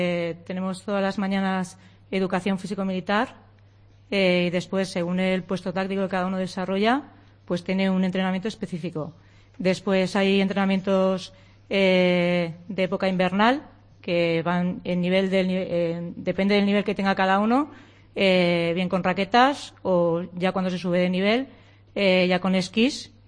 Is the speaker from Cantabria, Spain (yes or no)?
yes; San Vicente de la Barquera, Cantabria, Spain; De San Vicente la Barquera.